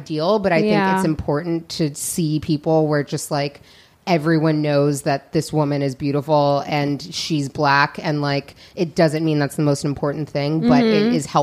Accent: Seattle, Washington, United States; also born or lived in New York; now in Los Angeles, United States; I grew up in Seattle. Mm-hmm. I lived on the East Coast for about 7 years, went out for college, stayed in New York for a bit, came back here. I've been in LA about 5 years.

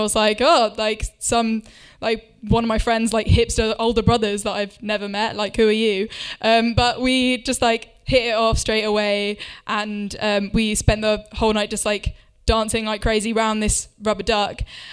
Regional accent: Winchester, South East England, United Kingdom; I was at a music festival near my hometown of Winchester.

